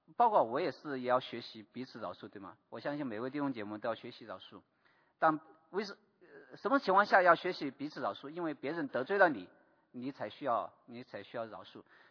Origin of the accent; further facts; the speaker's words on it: China; 特别是我们从大陆来的弟兄姐妹，然后我们在大陆里面我们习惯的话